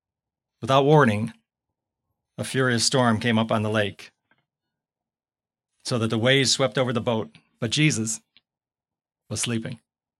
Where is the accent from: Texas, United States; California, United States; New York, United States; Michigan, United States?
New York, United States; Tonawanda; It's no accident that I grew up in Tonawanda